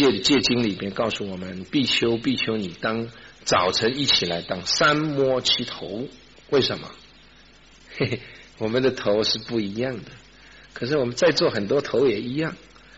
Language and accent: Chinese; Wenzhou, Zhejiang, China; 因为我们是浙江人，我是浙江人，浙江温州人。我们浙江人呢，很多地方都是水乡